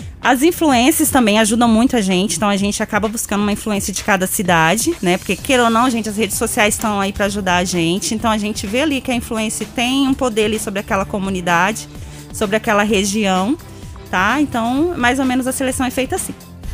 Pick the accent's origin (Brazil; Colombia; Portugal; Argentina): Brazil; Planaltina, Federal District; eu sou de Planaltina